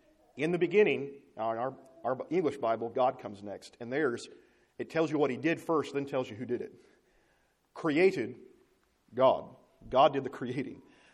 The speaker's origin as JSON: {"language": "English", "region": "Oklahoma", "country": "United States", "tie": "born or raised there", "also_born_or_lived": "Arkansas", "said": "Because I was born in Arkansas and raised in Oklahoma. I'm doomed. I'm never going to say that word right."}